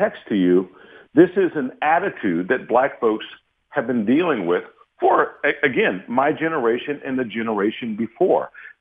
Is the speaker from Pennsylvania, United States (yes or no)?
yes; Pittsburgh, Pennsylvania, United States; I grew up in Homewood.